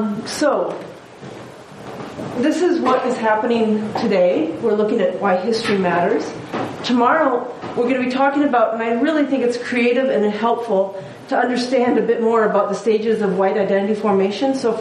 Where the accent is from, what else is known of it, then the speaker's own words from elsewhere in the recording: South Dakota, United States; also born or lived in Minnesota / Iowa; I'm a Midwesterner. I grew up in South Dakota, Minnesota, Iowa, went to college in Minnesota.